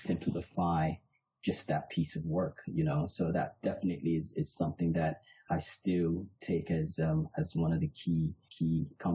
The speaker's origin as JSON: {"language": "English", "region": "New York", "country": "United States", "tie": "born or raised there", "also_born_or_lived": "Nigeria", "said": "I'm originally from Nigeria, so born in Nigeria, but grew up in New York. And then went back to Nigeria, did my university"}